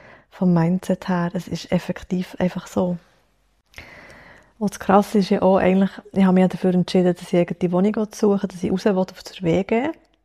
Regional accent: Switzerland; die Schweiz ist meine Heimat. Die Schweiz ist, ja, ist mein Zuhause, meine Familie ist hier in der Schweiz, meine, oder nicht alle, aber viele von meinen engen Freunden sind hier in der Schweiz.

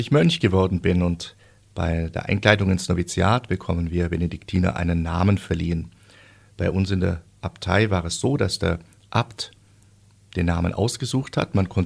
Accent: Bad Waldsee, Baden-Württemberg, Germany; tatsächlich bin ich aufgewachsen in einer Kleinstadt in Oberschwaben, wo der Glaube eigentlich eine positive Selbstverständlichkeit war und zu unserem Leben gehört hat

